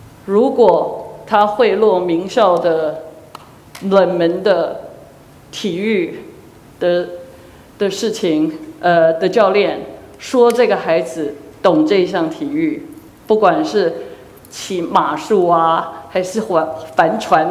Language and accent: Chinese; China; 我们中国人，我小的时候第一个对公义的印象是